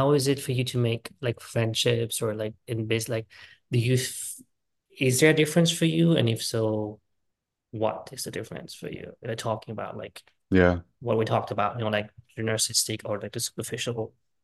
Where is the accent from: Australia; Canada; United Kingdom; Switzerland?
Switzerland; now in Los Angeles, United States; And then I grew up in Switzerland where everything is like secure